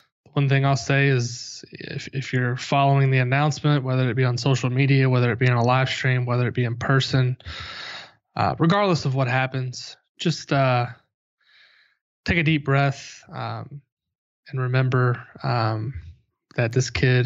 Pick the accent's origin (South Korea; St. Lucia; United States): United States; New Albany, Indiana; just based on the fact that I'm from New Albany and I've heard about this kid since he's in fourth grade.